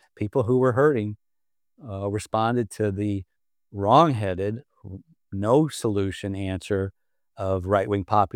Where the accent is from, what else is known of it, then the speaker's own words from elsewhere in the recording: United States; And it's painful for me as an American to see countries and others like kowtow and kiss his behind.